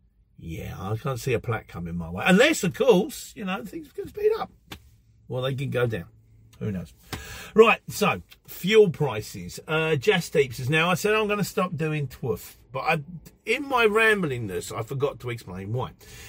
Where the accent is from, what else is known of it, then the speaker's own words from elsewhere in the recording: Luton, East of England, United Kingdom; I'm from Europe. More specifically, I'm from Luton. I was born in Luton in St Mary's Hospital in 1969, where I lived for most of my life.